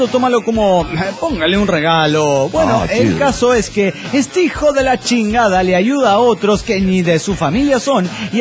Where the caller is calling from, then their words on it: Guadalajara, Jalisco, Mexico; Soy genéticamente incomprensible de Guadalajara, Jalisco, México.